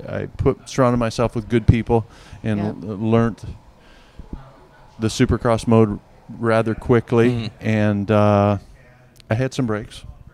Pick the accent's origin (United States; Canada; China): United States; Midwest; I was raised in the Midwest on a farm. We weren't wealthy by any means.